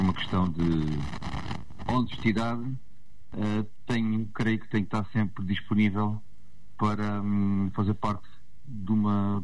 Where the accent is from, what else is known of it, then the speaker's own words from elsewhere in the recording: Ourique, Alentejo, Portugal; eu sou de Ourique, tenho um amor muito grande à minha terra, quem me conhece sabe que eu sou muito bairrista, tanto pela minha terra como pela minha região.